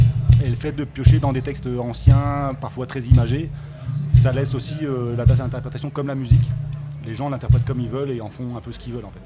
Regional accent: Lille, Hauts-de-France, France; avec Géraldine, on vient de Lille. On avait un groupe à Lille, on est parti de Lille

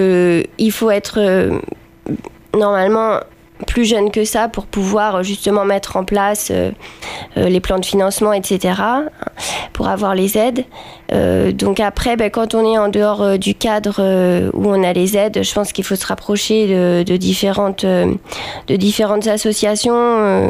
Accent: Chanteloup, France; on est cousins et on vient de Chanteloup, du monde agricole. Nos pères étaient agriculteurs.

